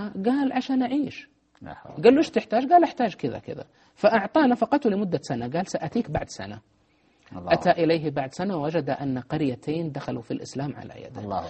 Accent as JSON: {"language": "Arabic", "town": "Medina", "region": "Medina Province", "country": "Saudi Arabia", "said": "عندنا في المدينة المنورة، أنا من المدينة"}